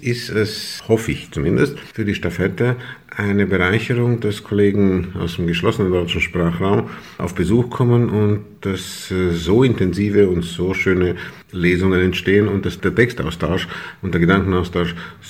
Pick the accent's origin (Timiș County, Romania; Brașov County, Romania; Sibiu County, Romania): Timiș County, Romania; Timișoara; now in Vienna, Austria; Erstens geht es um die Rückkehr ad fontes, die Rückkehr in meine Heimatstadt.